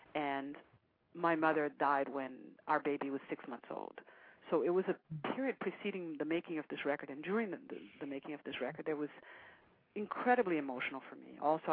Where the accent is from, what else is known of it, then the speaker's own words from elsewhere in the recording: Brazil; I grew up in a very spiritual family, and I don't want to say religious because I grew up in Brazil, a very Catholic country, very Christian country, but we weren't baptized.